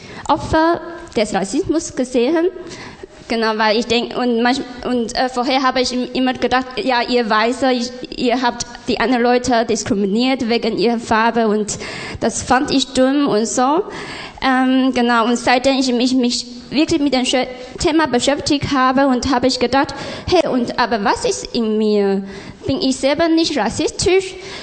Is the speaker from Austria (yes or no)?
no; Taiwan; moved away as an adult; now in Germany; ich komme aus Taiwan, ich bin vor 2 Jahren durch das Studium nach Deutschland gekommen